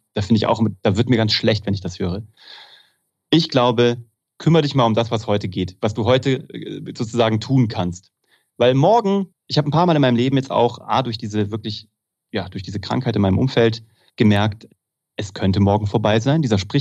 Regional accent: Kassel, Hesse, Germany; ich komme aus Kassel, das ist Preußen

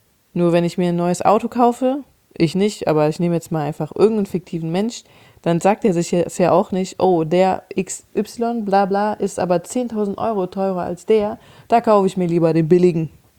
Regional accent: Cologne, North Rhine-Westphalia, Germany; ich komme aus Köln, wir haben hier die Kioskultur

